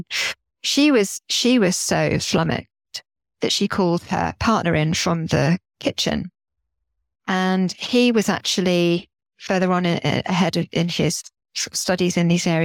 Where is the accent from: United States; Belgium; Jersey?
Jersey; And growing up in Jersey, you're a bit sort of cushioned from the world, to be honest, because it's such a, I mean, this beautiful island